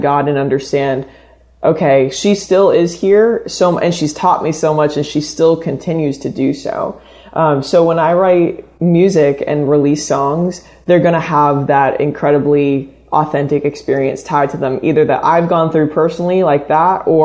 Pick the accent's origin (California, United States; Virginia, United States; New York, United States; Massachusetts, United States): Massachusetts, United States; Cape Cod; even though I grew up on Cape Cod, Massachusetts, miles and miles away from, you know, where … all the greats came from.